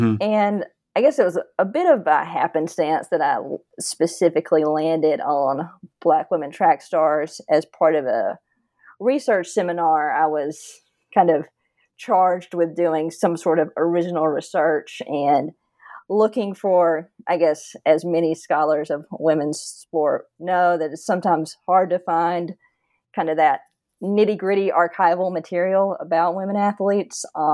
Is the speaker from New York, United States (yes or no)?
no; Georgia, United States; Yeah, I grew up in Northeast Georgia, an avid athlete, I guess, with a long-time interest in sports